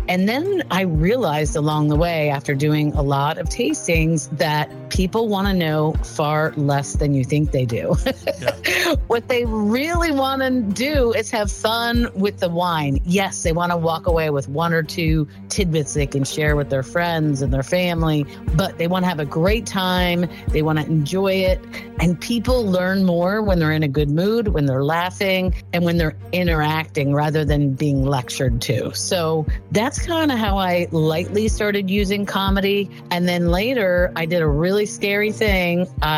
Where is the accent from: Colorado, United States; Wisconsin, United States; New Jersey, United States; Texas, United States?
New Jersey, United States; Born and raised in New Jersey, the wine capital of the country.